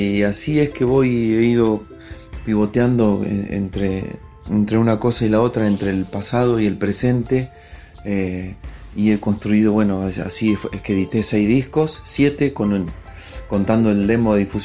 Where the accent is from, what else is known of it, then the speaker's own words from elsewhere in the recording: Pellegrini, Buenos Aires Province, Argentina; also born or lived in La Plata; now in Bolívar, Argentina; músico de la provincia de Buenos Aires, bueno, radicado actualmente en Bolívar, soy oriundo de Pellegrini, Buenos Aires, viví 24 años en La Plata y ahora me mudé al interior de la Pampa Húmeda de nuevo, acá en Bolívar